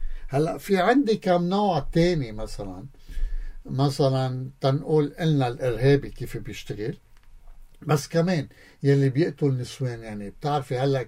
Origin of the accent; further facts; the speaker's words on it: Lebanon; عندنا بلبنان